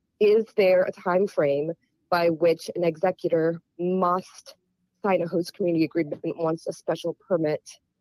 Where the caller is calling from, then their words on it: Waltham, Massachusetts, United States; I'm calling from Waltham today